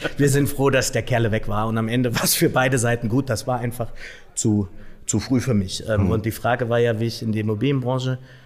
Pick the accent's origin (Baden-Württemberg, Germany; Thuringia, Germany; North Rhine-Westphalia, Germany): Thuringia, Germany; Mühlhausen; Also ich bin aus Mühlhausen, Mühlhausen in Thüringen und habe dort meine ersten Lebensjahre verbracht, ganz gut behütet aufgewachsen